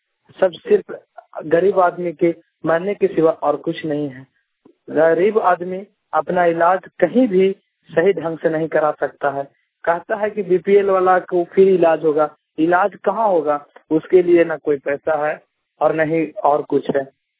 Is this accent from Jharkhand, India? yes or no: yes; Jharkhand, India; ग्राम post Salaiya थाना जोरी प्रखंड हंटरगंज जिला चतरा झारखंड का निवासी हूँ।